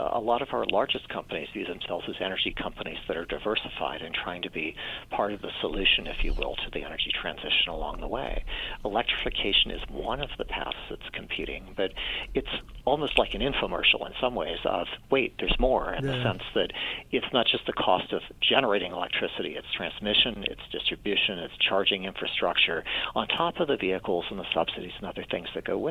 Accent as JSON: {"language": "English", "region": "Florida", "country": "United States", "tie": "born or raised there", "said": "or I grew up in Florida, if you're evacuating from a hurricane"}